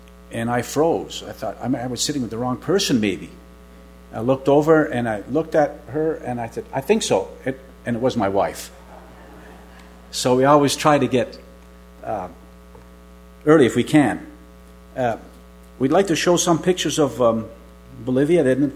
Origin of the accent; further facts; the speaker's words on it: Montreal, Quebec, Canada; I'm originally from Montreal, Quebec, Canada.